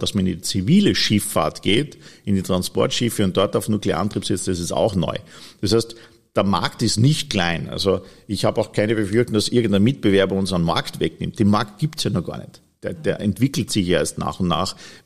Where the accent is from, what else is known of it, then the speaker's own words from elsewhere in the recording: Austria; born there; Ja, es ist wirklich für mich als geborener Österreicher natürlich schwer nachzuvollziehen